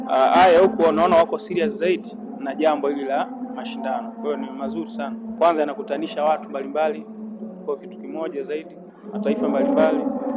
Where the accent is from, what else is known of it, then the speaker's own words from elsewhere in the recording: Dar es Salaam, Tanzania; natokea Tanzania katika mkoa wa Dar es Salaam.